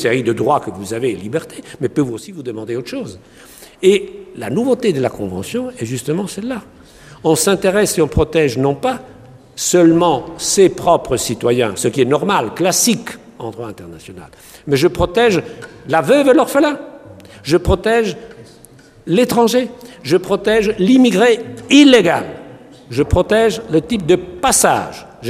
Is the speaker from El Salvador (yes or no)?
no; Italy; moved away as an adult; now in Strasbourg, France; Je suis italien, je suis arrivé en France en 1979 avec mon épouse et j'ai posé nos valises, à l'époque, dans la ville de Strasbourg